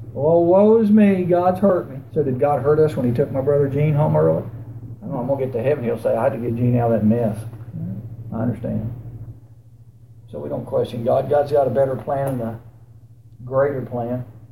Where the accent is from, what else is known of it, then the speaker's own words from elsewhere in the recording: Giles, United States; Country people. I grew up in Giles.